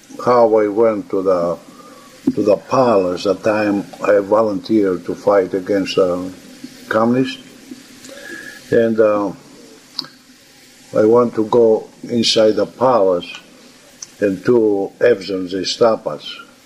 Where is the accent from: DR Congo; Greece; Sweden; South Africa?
Greece; moved away as an adult; now in United States; was there in the United States from 1951, and we decide to take the family and take them to Greece to see my hometown, my family.